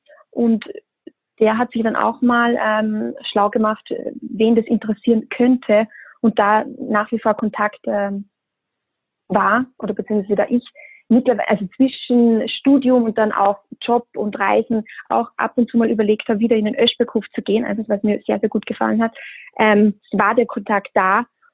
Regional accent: Austria; moved away as an adult; now in Germany; Ich bin ja aus Österreich, also bin 27 Jahre alt und habe eine höhere Lehranstalt für Tourismus besucht.

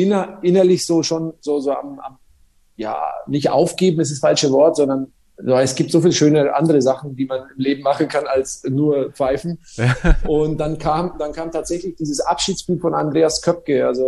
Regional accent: Nuremberg, Bavaria, Germany; ich bin ja in Nürnberg quasi in der Haller-Wiese-Klinik geboren.

